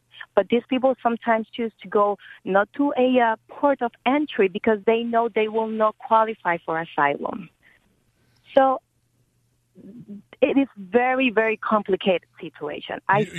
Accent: Puerto Rico; born there; Yes, I was born in Puerto Rico.

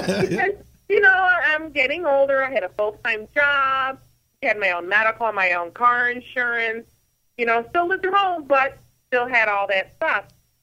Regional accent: Canada; I'm a Canadian Mohawk.

